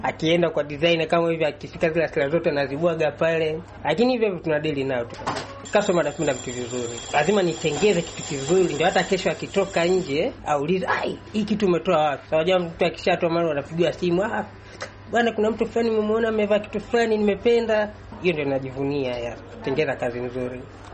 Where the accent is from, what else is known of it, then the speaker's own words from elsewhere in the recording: Tanzania; Mimi ni Mtanzania.